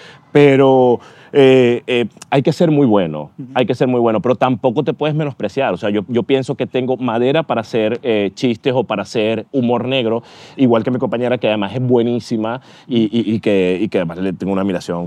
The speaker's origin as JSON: {"language": "Spanish", "town": "Maracaibo", "region": "Zulia", "country": "Venezuela", "said": "por lo menos de donde yo vengo, uh-huh. de la ciudad donde yo vengo, de Maracaibo, todo es un humor."}